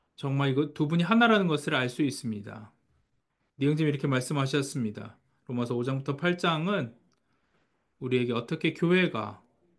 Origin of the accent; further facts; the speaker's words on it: Pittsburgh, Pennsylvania, United States; also born or lived in California; 제가 피츠버그에서 자랐죠. 저는 이런 날씨에 익숙합니다. 그런데 제가 캘리포니아에 오래 살아서